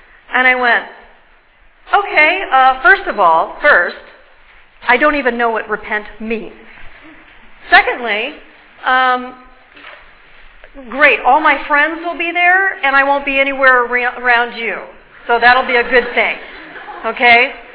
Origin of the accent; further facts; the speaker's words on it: Alhambra, California, United States; when I grew up here in Alhambra, it was a predominantly, Latino neighborhood. I had only one white friend when I was growing up here